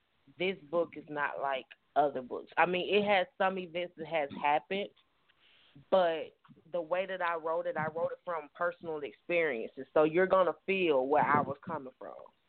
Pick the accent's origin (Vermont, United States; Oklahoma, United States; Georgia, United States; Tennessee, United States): Georgia, United States; Atlanta; I'm from Atlanta, Georgia.